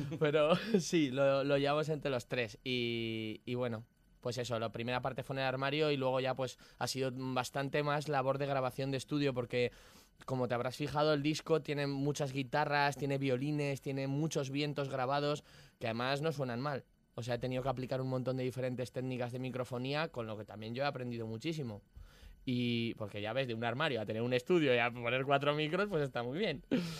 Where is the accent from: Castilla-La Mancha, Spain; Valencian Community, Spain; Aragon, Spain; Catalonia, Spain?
Aragon, Spain; Zaragoza; now in Madrid, Spain; yo soy de Zaragoza, ellos dos son de Brunete. Y aquí en Madrid